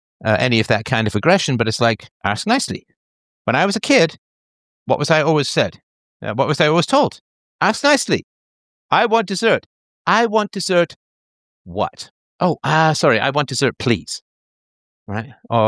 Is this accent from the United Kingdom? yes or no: no; Athlone, Leinster, Ireland; I was born in Ireland and spent a good deal of my youth there in and around Athlone.